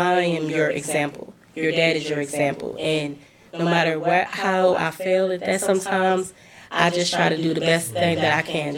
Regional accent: Chicago, Illinois, United States; I'm from Chicago. I've lived here for about 20 years, but I still rep Chicago always.

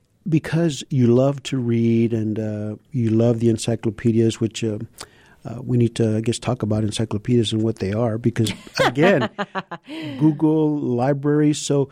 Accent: New Mexico, United States; I'm from New Mexico officially, but I guess I've been in Texas long enough that I can consider myself a Texan.

